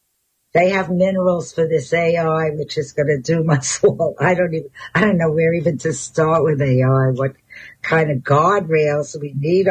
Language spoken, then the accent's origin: English; United States; It's sad. It's very sad because I'm an American. I always love America, you know